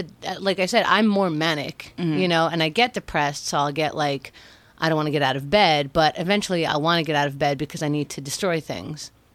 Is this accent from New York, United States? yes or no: yes; Queens, New York, United States; I grew up in Queens.